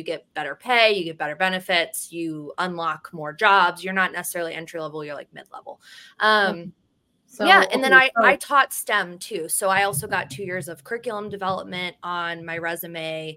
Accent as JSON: {"language": "English", "town": "Cleveland", "region": "Ohio", "country": "United States", "said": "So I came from Cleveland, moved to Austin."}